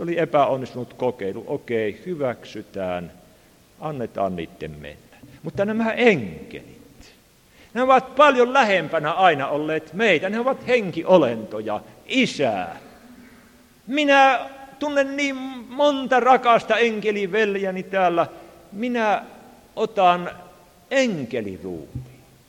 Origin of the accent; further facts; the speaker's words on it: Savonia, Finland; Siellä meillä päin Itä-Suomessa, varsinkin Heinävedellä, enhän minä tiedä, vaikka täällä olisi niitä armaita savolaisia muitakin kuin minä